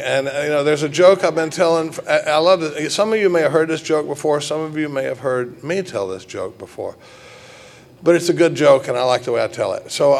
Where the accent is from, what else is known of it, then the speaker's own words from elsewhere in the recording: Dallas, Texas, United States; now in Austin, United States; I come from Dallas, Texas, and I come from a pretty normal family. We live in Austin now.